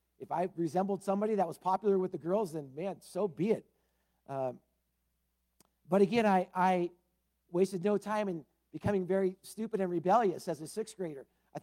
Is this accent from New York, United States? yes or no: no; Lawndale, California, United States; now in Huntington Beach, United States; I moved from Lawndale, Torrance, California, in the South Bay there, to Huntington Beach.